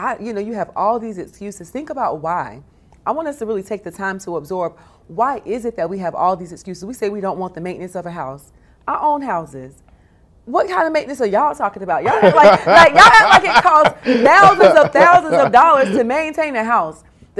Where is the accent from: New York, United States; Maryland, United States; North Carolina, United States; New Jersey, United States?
North Carolina, United States; I am. I'm a Southerner.